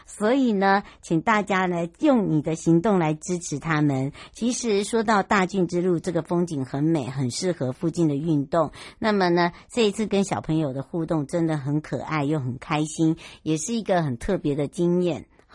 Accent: Hualien-Taitung, Taiwan; 我要带大家来到了我的家，我的老家啦。好，我们要带大家回到了花东咯。

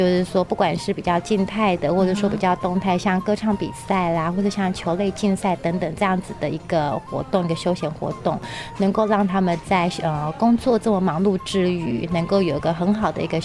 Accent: Taiwan; 希望除了我们台湾人了解他们以外，也希望他们可以融入我们台湾人的生活环境里面。

